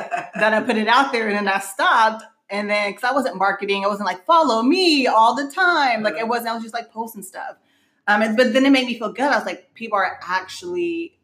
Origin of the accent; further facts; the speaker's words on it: Sacramento, California, United States; also born or lived in Stockton; Yes, I was born in Sacramento, lived there until preteen, I think it was.